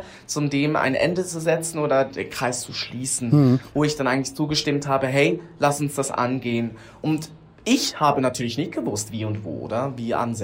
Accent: Switzerland; ich bin aus der Schweiz, bin adoptiert.

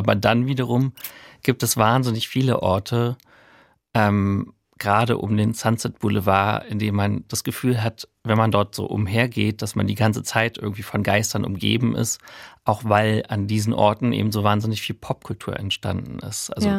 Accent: Berlin, Germany; born there; als selber gebürtiger Berliner

